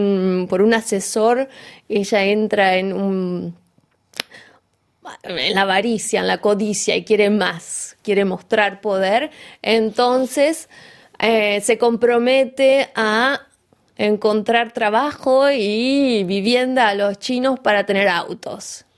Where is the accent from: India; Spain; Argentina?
Argentina; cómo somos los argentinos, un poco codiciosos, queremos un poquito más